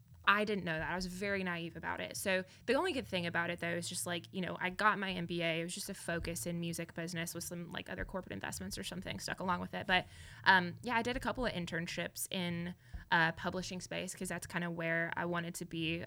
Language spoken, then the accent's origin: English; New Albany, Indiana, United States; So I grew up in New Albany, which is just right on the other side of Louisville, Kentucky.